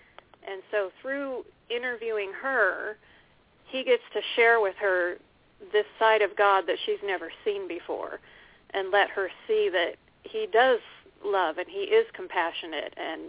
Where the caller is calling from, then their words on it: California, United States; I am calling from crazy California.